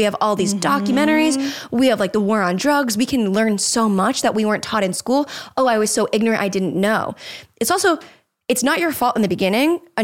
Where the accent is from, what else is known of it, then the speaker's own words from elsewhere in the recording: Jacksonville, Florida, United States; I grew up in Jacksonville.